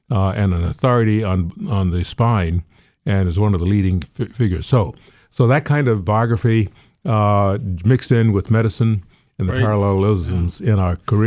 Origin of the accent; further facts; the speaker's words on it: Georgia, United States; I grew up in Georgia.